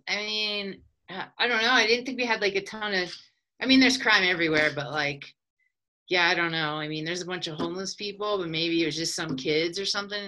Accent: Pennsylvania, United States; but I grew up near Philadelphia, so it's like a suburb.

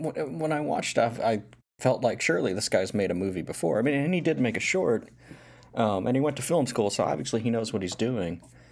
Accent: the South, United States; And I grew up in the South, so.

